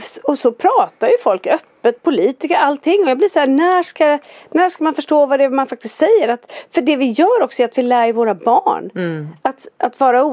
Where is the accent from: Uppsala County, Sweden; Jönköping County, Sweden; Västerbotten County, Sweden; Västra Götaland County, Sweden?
Västra Götaland County, Sweden; Fjällbacka; i och med att jag är från Fjällbacka då.